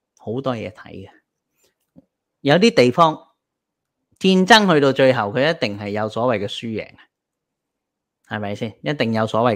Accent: China

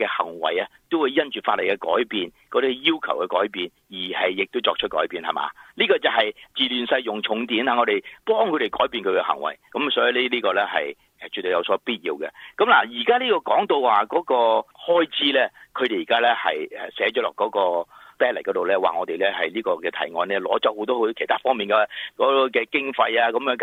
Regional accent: California, United States; 但系其实我哋加州人咧，真系咧喊得一句句嘅

